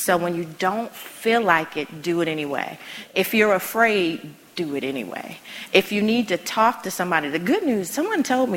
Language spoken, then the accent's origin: English; Washington, District of Columbia, United States; So growing up in the District of Columbia, being in D.C., we always tease all the time that you have a good government job.